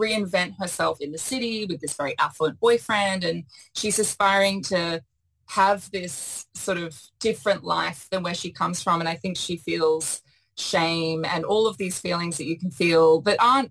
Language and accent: English; Brisbane, Queensland, Australia; certainly what I've gone through growing up in Brisbane